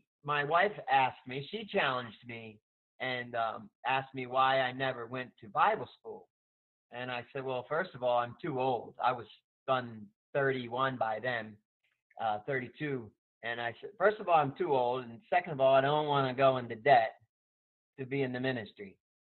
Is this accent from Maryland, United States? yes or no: yes; Baltimore, Maryland, United States; Well, I came from Baltimore, Maryland, and I went on a short-term missions trip in 1991